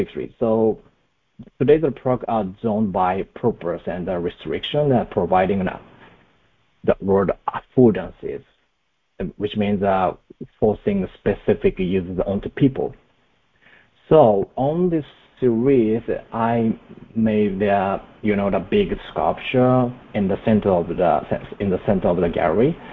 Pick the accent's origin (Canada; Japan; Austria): Japan; English is a second language; now in New York, United States; Yeah, actually, I was originally from Japan. That I moved to New York that 3 years ago.